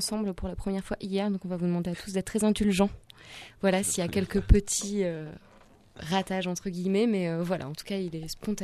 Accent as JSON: {"language": "French", "region": "Nouvelle-Aquitaine", "country": "France", "said": "Moi, je suis originaire de Dordogne, de la forêt de Dordogne."}